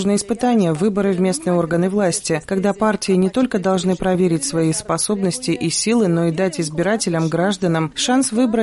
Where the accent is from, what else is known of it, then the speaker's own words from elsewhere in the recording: Sadova, Călărași District, Moldova; В селе Садово, откуда я родом, очень много говорят об этом.